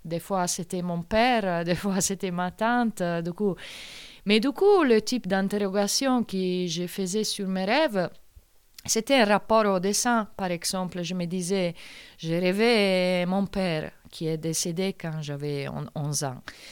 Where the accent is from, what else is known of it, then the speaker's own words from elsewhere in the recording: Italy; now in Marseille, France; je suis italienne, mais à partir de 2012, j'habite Marseille. Et aujourd'hui, un peu Marseille, entre Marseille et les Cévennes.